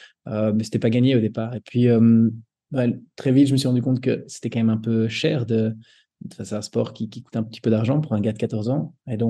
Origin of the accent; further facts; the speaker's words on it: Belgium; je suis belge